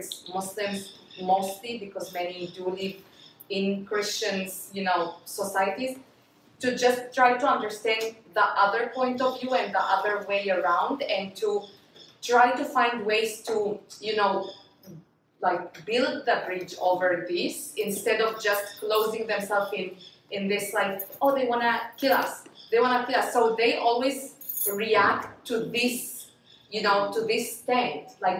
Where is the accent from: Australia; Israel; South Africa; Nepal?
Israel; I grew up in the Jewish society in Israel